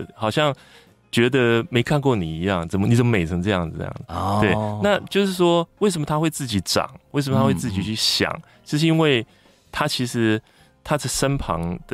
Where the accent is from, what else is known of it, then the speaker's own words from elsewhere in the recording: Nantou County, Taiwan; born there; 我55年次，我是出生在南投那个小镇里头。